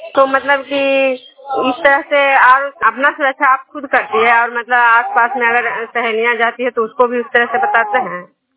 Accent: Nalanda, Bihar, India; मैं बिष्णुपुर ग्राम खुजरा पंचायत नालंदा जिला नगर नवसा प्रखंड के निवासी हूँ।

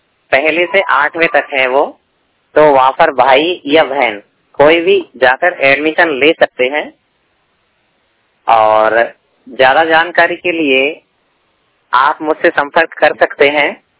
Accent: Karauli, Rajasthan, India; मैं जिला करौली से हूँ, राजस्थान से।

